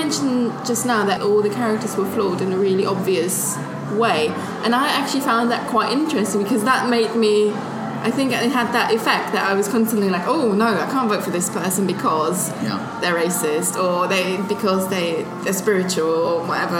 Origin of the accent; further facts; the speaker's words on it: Germany; now in United Kingdom; I'm from Germany and we have a different system, so I'm not quite sure.